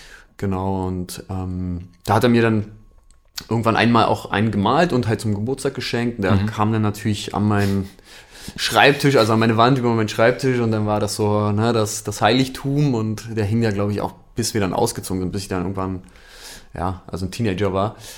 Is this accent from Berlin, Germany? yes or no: yes; Berlin, Germany; Ich bin in Hohenschönhausen groß geworden, Berlin-Buch geboren, also Ostberlin.